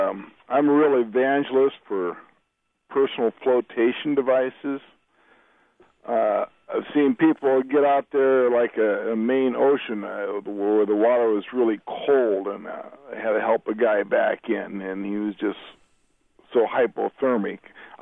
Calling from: Kelly, Iowa, United States; I'm calling from Kelly, Iowa.

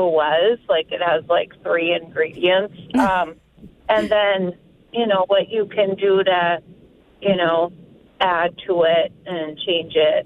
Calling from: Bemidji, Minnesota, United States

